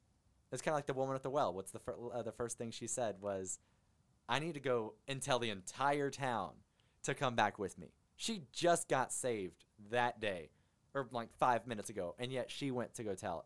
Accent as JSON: {"language": "English", "region": "Texas", "country": "United States", "tie": "born or raised there", "said": "I'm a Texas kid. I grew up in Texas. I love Texas like every person ever that's ever been to Texas or born in Texas"}